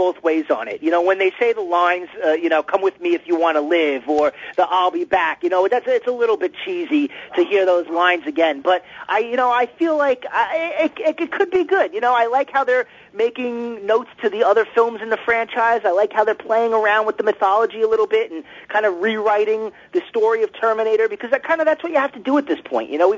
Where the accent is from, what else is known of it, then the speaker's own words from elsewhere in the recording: New York City, New York, United States; It's a great New York movie. I'm a New Yorker, so I favor those kinds of films.